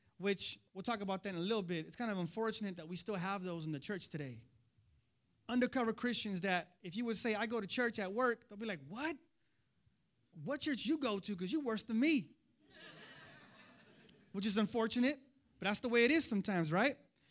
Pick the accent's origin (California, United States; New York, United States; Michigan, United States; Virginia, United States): New York, United States; Bronx; Where y'all going? I'm from the Bronx, right?